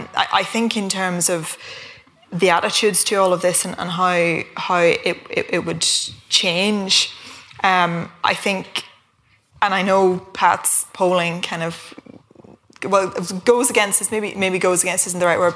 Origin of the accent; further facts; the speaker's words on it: Derry, Northern Ireland, United Kingdom; I'm from a border area, I'm from Derry